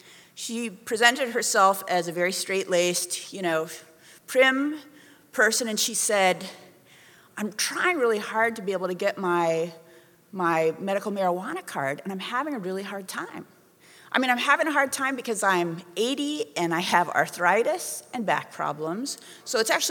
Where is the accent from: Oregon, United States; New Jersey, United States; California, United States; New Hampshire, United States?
Oregon, United States; as a kid, I grew up in Southern Oregon. So my family's actually lived in Southern Oregon in the Rogue Valley for six generations.